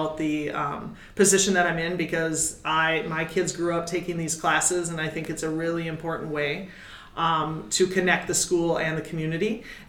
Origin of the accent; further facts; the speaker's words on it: Wisconsin, United States; I'm originally from Wisconsin. Go Packers.